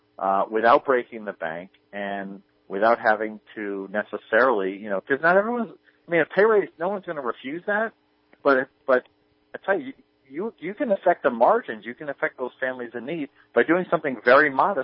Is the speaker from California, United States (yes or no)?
no; New York, United States; So my home state of New York, for example, has a robust charter school program